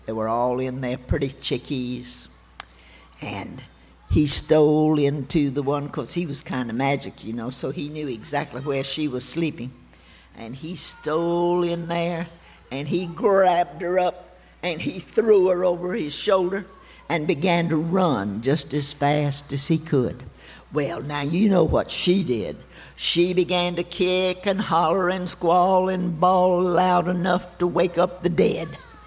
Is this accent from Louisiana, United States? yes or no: no; Gainesville, Florida, United States; when we were growing up in Gainesville, it wasn't anything, but it was way out of town.